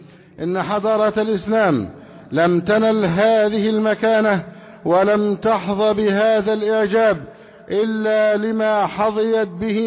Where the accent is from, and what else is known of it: Egypt